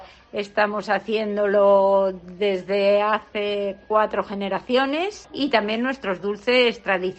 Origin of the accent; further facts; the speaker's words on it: Sepúlveda, Castile and León, Spain; de Sepúlveda, y os invito a que vengáis a visitar Sepúlveda un pueblo de los más bonitos de España.